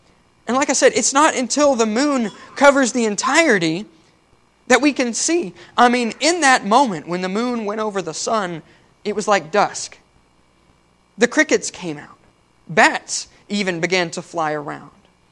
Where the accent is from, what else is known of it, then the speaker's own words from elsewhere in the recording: Clarksville, Tennessee, United States; Now, Clarksville, my hometown, was in the center path.